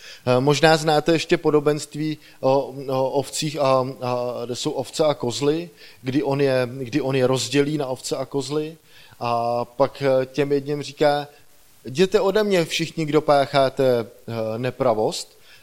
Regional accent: Šluknov, Ústí nad Labem Region, Czechia; já jsem ze Šluknova, to je asi 250 kilometrů

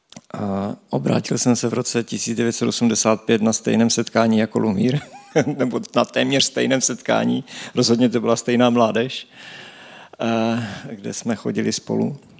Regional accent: Český Těšín, Moravian-Silesian Region, Czechia; jsem tady z Českého Těšína původem

